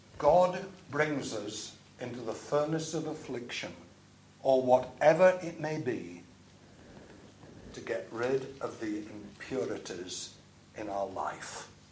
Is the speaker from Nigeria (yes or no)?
no; Barnsley, Yorkshire and the Humber, United Kingdom; I worked in a family jeweller's in my hometown of Barnsley.